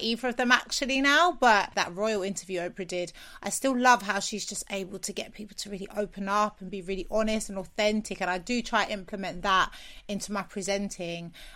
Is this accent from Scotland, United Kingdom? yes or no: no; London, United Kingdom; I'm from South London